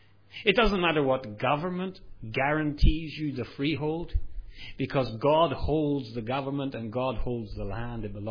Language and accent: English; Singapore